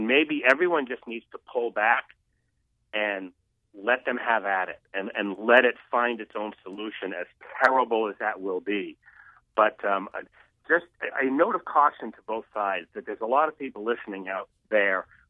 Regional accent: United States; which is that as an American, as a citizen of the world

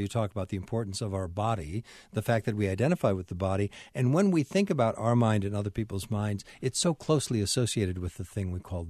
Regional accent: North Carolina, United States; I'm an American. I'm a North Carolinian.

